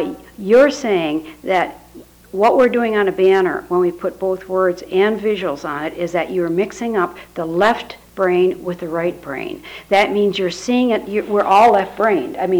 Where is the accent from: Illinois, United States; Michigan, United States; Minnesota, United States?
Michigan, United States; Kalamazoo; now in Washington, United States; We address this before we moved to Washington. We're from Kalamazoo, Michigan, and we were part of a new church and a whole new sanctuary.